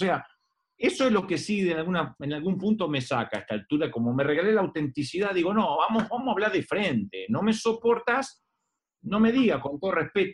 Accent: Argentina; Los que somos de Argentina

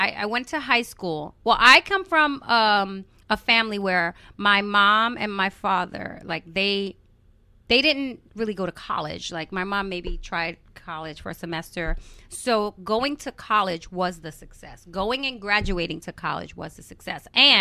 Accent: Harlem, New York, United States; I was from Harlem. Jay was from Brooklyn. This is how we looked.

